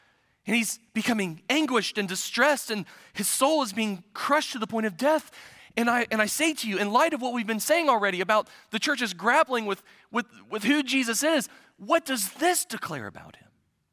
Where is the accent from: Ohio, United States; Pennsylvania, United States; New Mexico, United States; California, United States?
Ohio, United States; She was from Mississippi. I was from Ohio. Two worlds colliding.